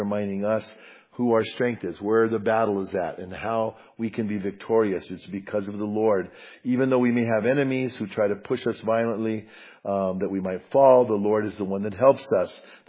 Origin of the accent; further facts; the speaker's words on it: Bernalillo, New Mexico, United States; there was giant fields of alfalfa fields all around where I lived, where I grew up in Bernalillo.